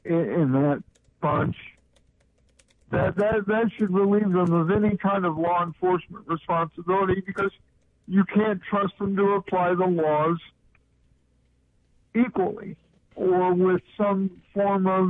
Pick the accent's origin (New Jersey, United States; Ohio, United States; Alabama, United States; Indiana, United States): Indiana, United States; Muncie; I saw pictures of the Klan, of the Ku Klux Klan's women's auxiliary in Muncie, Indiana, my hometown.